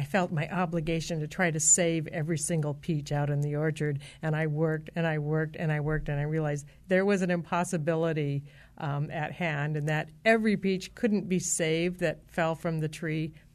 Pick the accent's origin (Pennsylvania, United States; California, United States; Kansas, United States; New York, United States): California, United States; I'm a California girl. I grew up in California, and we did have a peach tree in our backyard.